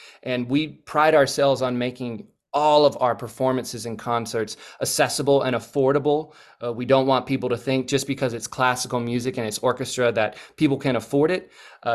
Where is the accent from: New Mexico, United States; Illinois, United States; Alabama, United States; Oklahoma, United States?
Alabama, United States; I remember as a child, I grew up in Alabama, so we didn't get a whole lot of snow days